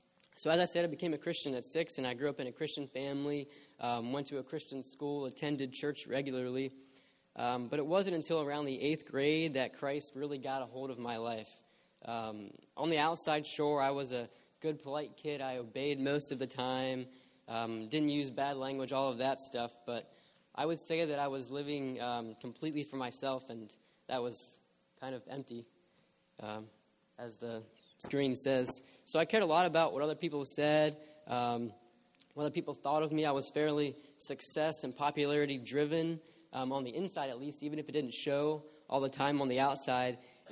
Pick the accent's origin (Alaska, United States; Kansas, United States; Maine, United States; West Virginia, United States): West Virginia, United States; Martinsburg; Originally, however, I'm from Martinsburg, West Virginia, which if, for those of you who don't know, and that's probably pretty much all of you, it's like an average-sized city about an hour west of Washington, D.C.